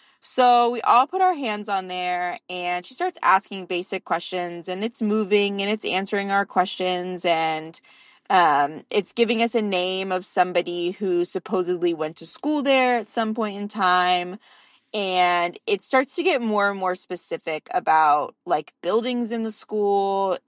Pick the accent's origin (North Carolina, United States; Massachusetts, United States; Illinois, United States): North Carolina, United States; I am from North Carolina